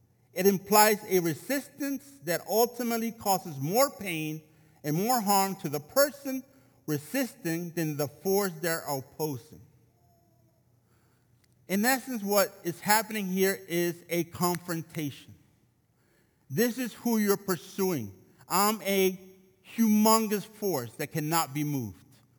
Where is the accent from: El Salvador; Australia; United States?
El Salvador; And I was like, I'm from El Salvador.